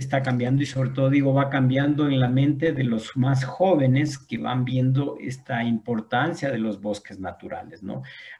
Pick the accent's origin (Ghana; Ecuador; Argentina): Ecuador; Bolívar; yo soy de Bolívar, de la provincia de Bolívar